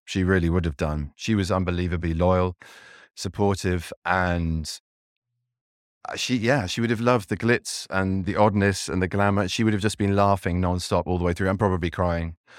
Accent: United Kingdom; I'm British, so part of me is finding this incredibly painful.

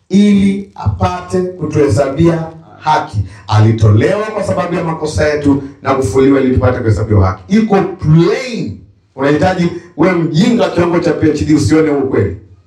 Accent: Tanzania; Mimi ni Mtanzania kwa kuzaliwa. Mimi ni raia wa mbinguni pia kwa kuzaliwa.

